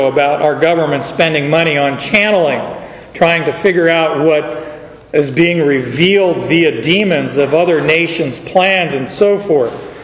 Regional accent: Southwest, United States; I grew up in the Southwest, and at night you'd hear the coyotes everywhere

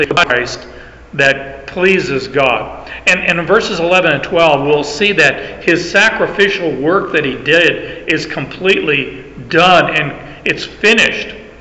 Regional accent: Canada; Yeah, I'm a Canadian.

